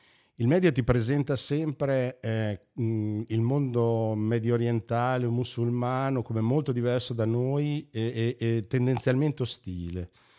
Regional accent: Sassuolo, Emilia-Romagna, Italy; come ha detto la Vale, e vengo da Sassuolo, provincia di Modena, si capisce un po' anche dall'accento che e dalle S.

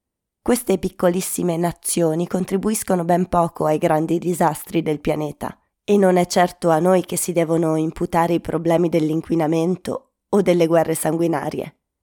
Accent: San Marino; born there; dopo aver scoperto che sono nato a San Marino

